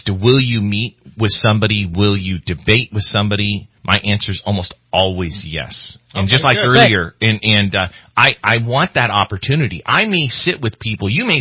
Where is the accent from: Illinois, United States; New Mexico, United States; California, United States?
California, United States; I've got lots of them myself, semi-automatic, that for me, growing up in Shasta County, that's what we did.